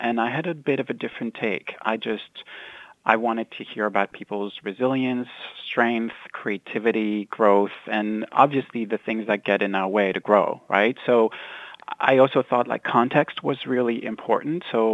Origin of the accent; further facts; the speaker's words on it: Belgium; we'd live near like a little bridge and sort of very kind of nice neighborhood area downtown in my hometown in Belgium.